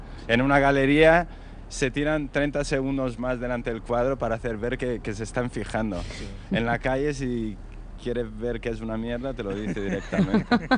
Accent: Barcelona, Catalonia, Spain; now in Bilbao, Spain; Bilbao no se mueve todo esto mucho, pero vengo de Barcelona, que está a reventar

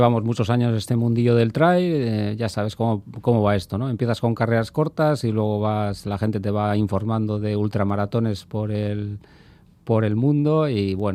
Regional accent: Basque Country, Spain; La vuelta entera, porque somos casi de Bilbao. Si llegamos a ser de Bilbao, la habríamos dado entera.

